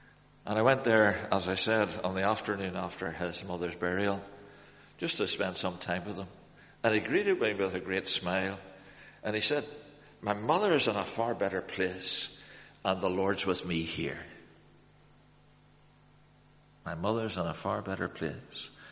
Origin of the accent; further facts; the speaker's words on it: Ireland; I mean, I you know, I'm Irish and I'm stupid, but, you know, it seems perfectly straightforward.